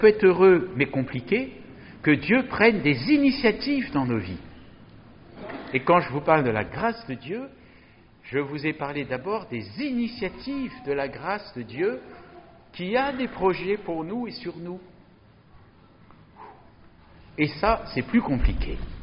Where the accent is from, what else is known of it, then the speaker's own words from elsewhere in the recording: France; parce que nous sommes français, nous ne sommes pas portugais.